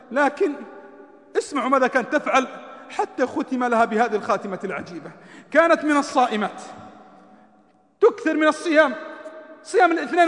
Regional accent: Saudi Arabia; عندنا في المملكة العربية السعودية

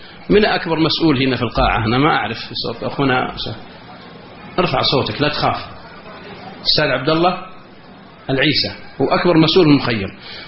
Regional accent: Al-Qassim, Saudi Arabia; أنت ذكرتني بواحد مصرقة عندنا بالقصيم

